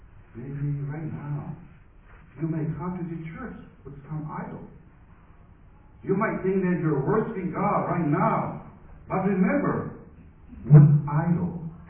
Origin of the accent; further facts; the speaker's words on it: Myanmar; I come from Burma, Myanmar.